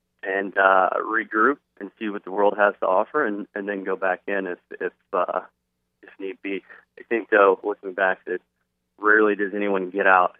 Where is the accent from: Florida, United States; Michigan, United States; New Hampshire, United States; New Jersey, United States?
Florida, United States; Tampa; Sure. Yeah, I grew up in South Tampa.